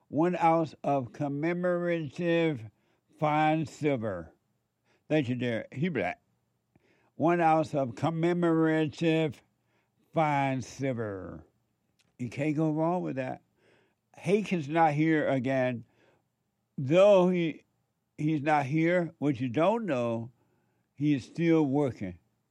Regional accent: Alabama, United States; And Charles and I grew up

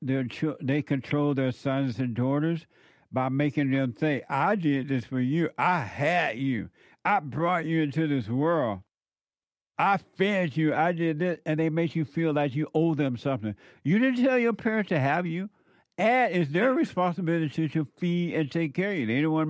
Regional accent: Alabama, United States; when I was growing up in Alabama at my school, we didn't have a football team at all.

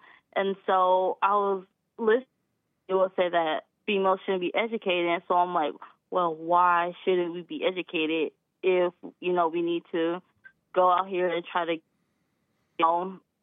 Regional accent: Columbus, Georgia, United States; now in Daphne, United States; I'm originally from Columbus, Georgia.

